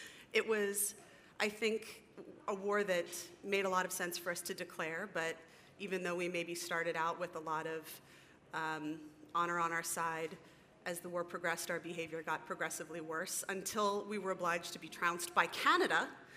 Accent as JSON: {"language": "English", "town": "Annapolis", "region": "Maryland", "country": "United States", "said": "I'm originally from Annapolis, and we learned that much in school."}